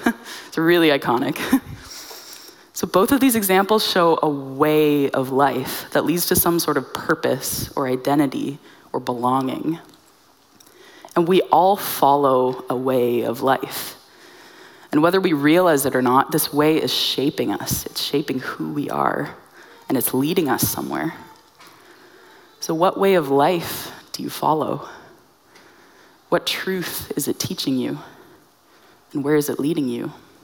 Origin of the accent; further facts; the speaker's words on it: Abbotsford, British Columbia, Canada; I grew up in Abbotsford my whole life.